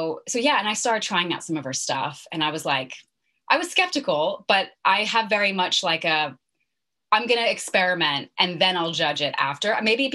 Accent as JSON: {"language": "English", "region": "California", "country": "United States", "tie": "born or raised there", "also_born_or_lived": "New York", "lives_now": "London, United Kingdom", "said": "So I'm currently living in London in the UK. I grew up in California and did my studies in New York."}